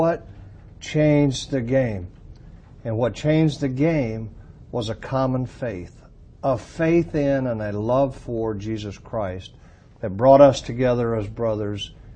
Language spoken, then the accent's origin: English; North Carolina, United States; Well, he is he's a young man from the South, which I grew up in North Carolina.